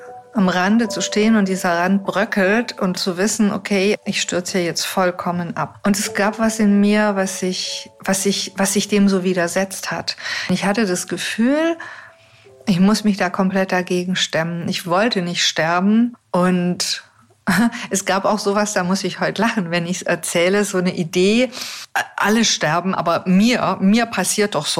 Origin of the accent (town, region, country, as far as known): Neu-Ulm, Bavaria, Germany; born or raised there; now in Ulm, Germany